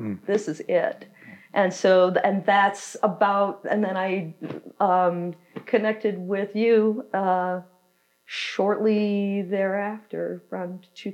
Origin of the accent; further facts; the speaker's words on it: Maine, United States; now in Minneapolis, United States; Because I grew up in Maine. And then I moved to Minneapolis, where my brother lives, and we later moved my mom out there.